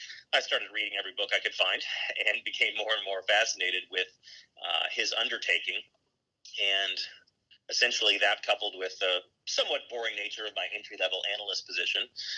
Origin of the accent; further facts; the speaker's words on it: Dallas, Texas, United States; Well, as a bit of background, I grew up in Dallas, Texas.